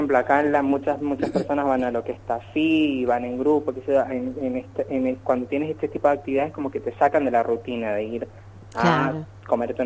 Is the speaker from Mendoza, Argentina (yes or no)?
yes; Mendoza, Argentina; yo originalmente soy mendocino, entonces conozco Mendoza, conozco todo el interior de mi provincia natal